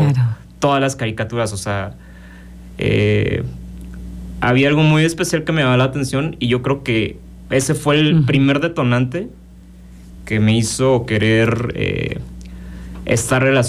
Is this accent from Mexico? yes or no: yes; Cuernavaca, Morelos, Mexico; Sí, yo soy originario de aquí, de Cuernavaca. Mi familia también es de aquí, de Cuernavaca, y mis abuelos de aquí, de Morelos, de Cuantextla